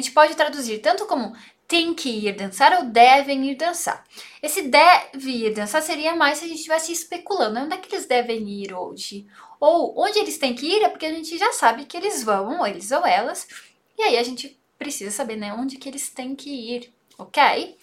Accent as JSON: {"language": "Portuguese", "country": "Italy", "tie": "born or raised there", "said": "Mas dependendo do sotaque, como é o meu sotaque lá na Itália, todas as minhas vogais são muito mais abertas. Porque na região que eu morei, que eu cresci, se fala assim."}